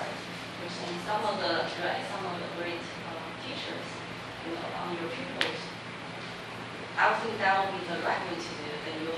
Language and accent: English; China; because I'm from China, so I just feel like